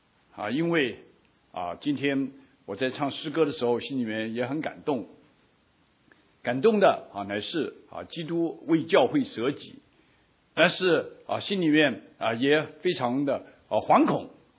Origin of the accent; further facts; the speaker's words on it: China; now in United States; 是我们从中国来的